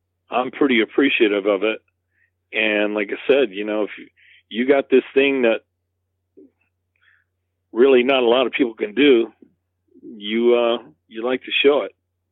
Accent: New York, United States; being part Native American, and but growing up in New York, you know, I didn't really identify with that part of myself

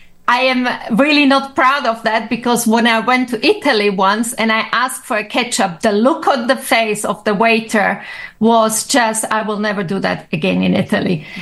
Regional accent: Slovakia; English is a second language; now in Austria; I'm originally from Slovakia, living in Austria, travel the world, but we never get rid of the accent.

